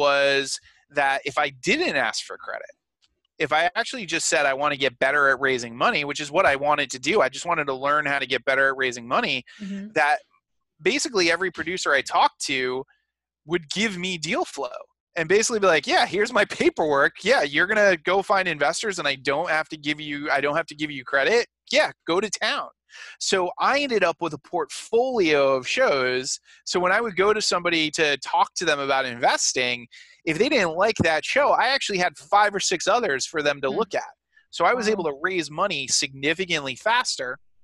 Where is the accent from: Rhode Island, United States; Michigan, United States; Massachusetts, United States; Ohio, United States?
Rhode Island, United States; I'm originally from Rhode Island, which, you know, is a very, very small place